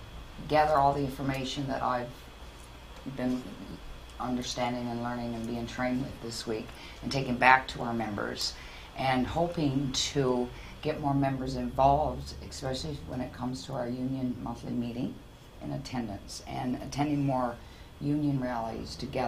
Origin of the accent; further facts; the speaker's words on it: Toronto, Ontario, Canada; I'm from Toronto, Canada